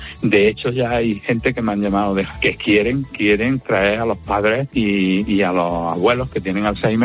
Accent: Rute, Andalusia, Spain; Y mi afición me viene que yo empiezo a buscar la historia de mi pueblo. Yo soy de Rute.

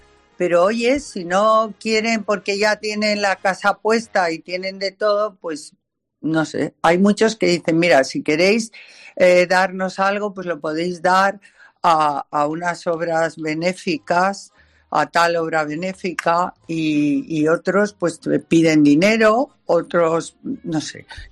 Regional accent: Valencian Community, Spain; Yo soy muy valenciana.

